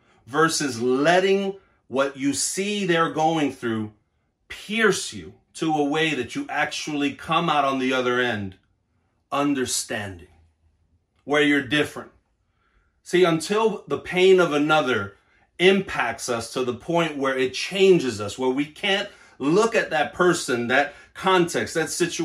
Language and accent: English; Brooklyn, New York, United States; For one, I'm a minority. I'm Puerto Rican, and I grew up in New York and Brooklyn, as many of you know.